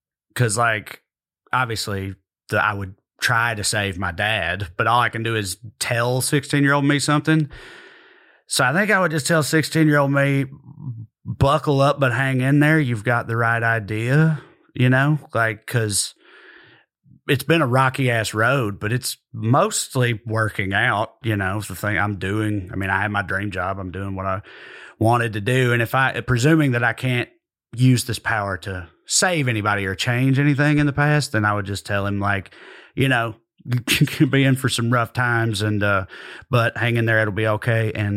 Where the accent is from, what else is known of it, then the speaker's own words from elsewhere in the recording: Tennessee, United States; if my hand is the state of Tennessee, there's Nashville right there. My hometown is right here